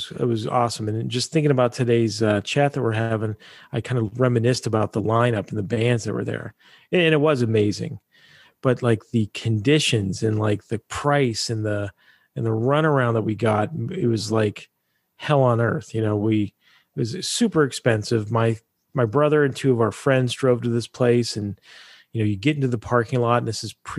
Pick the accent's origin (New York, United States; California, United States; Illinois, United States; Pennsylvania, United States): Pennsylvania, United States; I'm from Pennsylvania, as I mentioned.